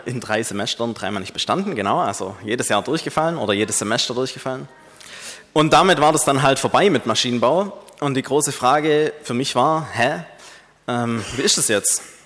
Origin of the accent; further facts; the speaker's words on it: Aidlingen, Baden-Württemberg, Germany; Ich komme nämlich hier aus Aidlingen. Ich wohne hier in Aidlingen.